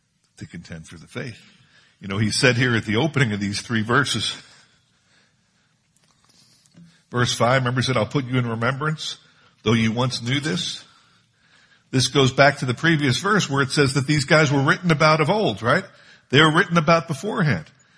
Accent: Philadelphia, Pennsylvania, United States; Where I grew up in Philadelphia, there's a church you can go to that had a leader of that church who they considered very holy

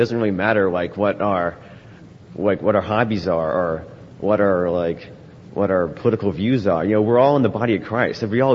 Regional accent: Columbus, Ohio, United States; I'm 15. I'm from Columbus.

